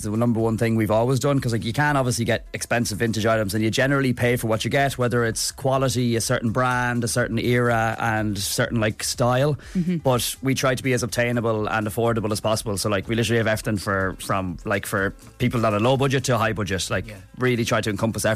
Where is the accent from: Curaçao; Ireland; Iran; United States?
Ireland; Kiltimagh, Connacht; opened a shop in Kelchima in Mayo, my hometown.